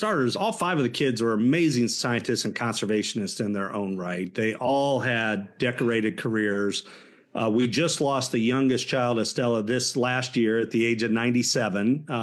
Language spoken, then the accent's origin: English; Illinois, United States; So I grew up in Central Illinois.